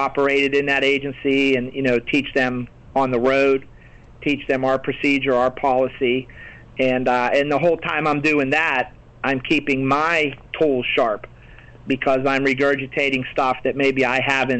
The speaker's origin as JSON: {"language": "English", "town": "Canonsburg", "region": "Pennsylvania", "country": "United States", "tie": "born or raised there", "said": "You know, I grew up in the North Strabane, Canonsburg area."}